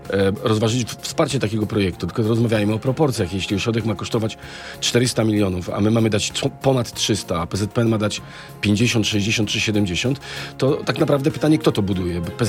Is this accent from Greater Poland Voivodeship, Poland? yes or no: no; Szczecin, West Pomeranian Voivodeship, Poland; Ja pochodzę ze Szczecina